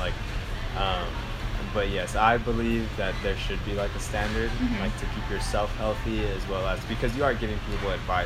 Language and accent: English; Azusa, California, United States; I grew up in Azusa, so it was a lot easier for me to kind of like talk to a bunch of people and stuff like that.